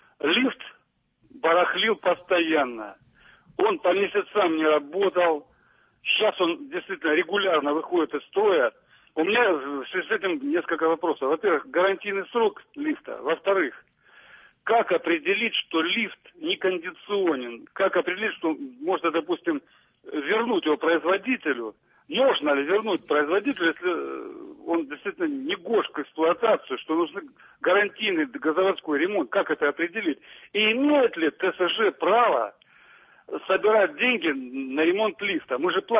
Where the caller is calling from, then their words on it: Stavropol, Stavropol Krai, Russia; Я из Ставрополя